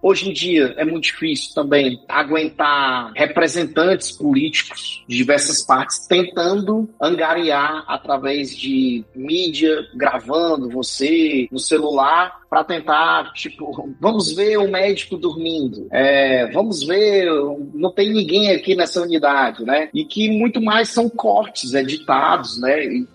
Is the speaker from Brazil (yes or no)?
yes; Ceará, Brazil; Aí eu sou cearense, então o cearense, eu não consigo nem quero apagar assim meus sotaques e tudo.